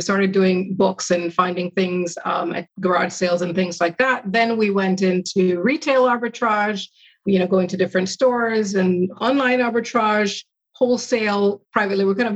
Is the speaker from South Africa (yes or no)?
no; Jamaica; now in United States; When we first came to this country, we're originally from Jamaica.